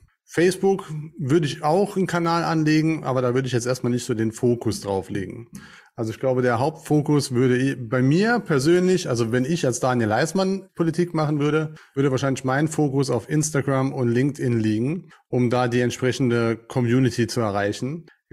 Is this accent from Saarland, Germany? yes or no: yes; St. Wendel, Saarland, Germany; Ich komme aus St. Wendel hier im schönen Saarland.